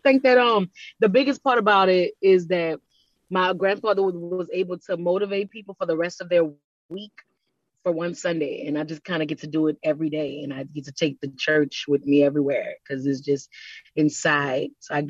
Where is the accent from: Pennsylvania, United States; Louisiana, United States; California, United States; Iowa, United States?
Louisiana, United States; New Orleans; I mean, growing up in New Orleans public schools, you know, at times it's just not the easiest day.